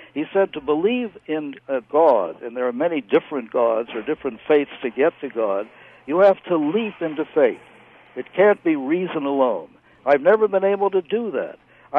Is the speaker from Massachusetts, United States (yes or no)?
yes; Boston, Massachusetts, United States; When I was about 15 years old, I grew up in Boston.